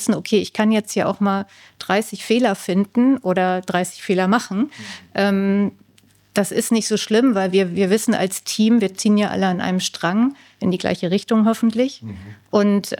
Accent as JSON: {"language": "German", "region": "Northern Germany", "country": "Germany", "said": "gerade die Norddeutschen, ich bin ja Norddeutsche"}